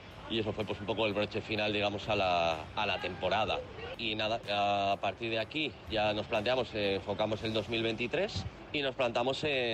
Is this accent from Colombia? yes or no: no; Pamplona, Navarre, Spain; yo empecé a jugar desde pequeño, con 6 años, en Pamplona, que es de donde soy